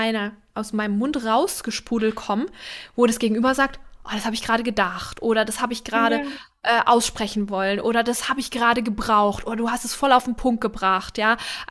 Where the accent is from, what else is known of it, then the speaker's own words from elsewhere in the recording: Baden-Württemberg, Germany; ich komme aus Badenerland